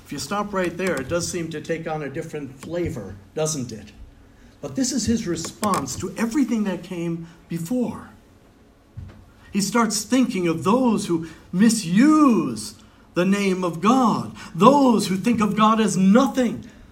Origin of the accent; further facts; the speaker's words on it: New York, United States; well, I grew up in New York. My father's from the Dominican Republic.